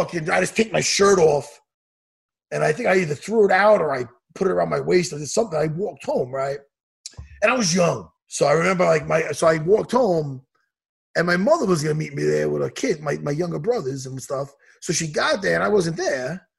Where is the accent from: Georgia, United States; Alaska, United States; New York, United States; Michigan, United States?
New York, United States; One time, I did this thing at the St. Raphael's church over here in Long Island, here in my hometown.